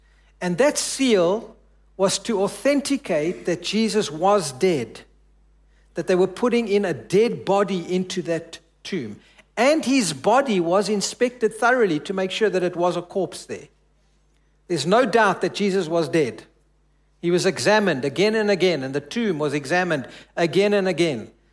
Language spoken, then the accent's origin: English; South Africa; But I celebrated and declared their victory was my victory as a South African.